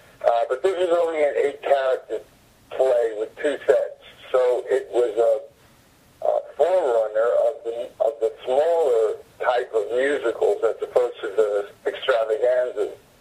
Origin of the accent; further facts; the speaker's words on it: Manhattan, New York, United States; One of the... dreams that I had as a kid growing up in Manhattan was to write a musical with Richard Rodgers.